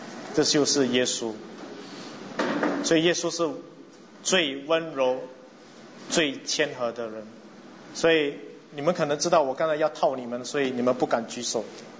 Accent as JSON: {"language": "Chinese", "country": "Singapore", "said": "在新加坡，你服务不周到的时候啊，我们新加坡人最厉害的"}